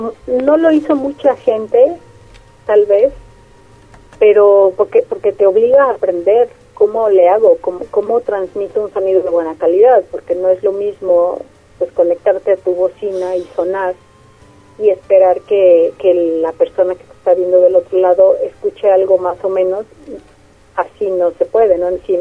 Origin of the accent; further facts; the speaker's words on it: Jojutla, Morelos, Mexico; now in Cuernavaca, Mexico; yo tengo algo así como unos más de 20 años, 21 años viviendo aquí en Cuernavaca, ¿no? Pero bueno, no puedo negar mi origen, soy de Jojutla de corazón.